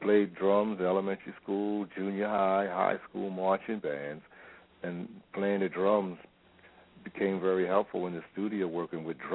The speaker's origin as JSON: {"language": "English", "town": "Camden", "region": "New Jersey", "country": "United States", "tie": "born or raised there", "said": "Because during the time I was growing up in Camden was alive with a great school music system."}